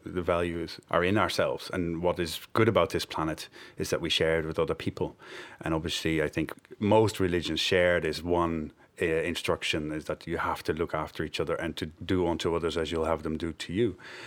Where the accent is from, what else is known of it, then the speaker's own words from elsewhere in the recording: Netherlands; also born or lived in Cameroon; I was born in the Netherlands, but when I was about 6 months old, we moved to Cameroon.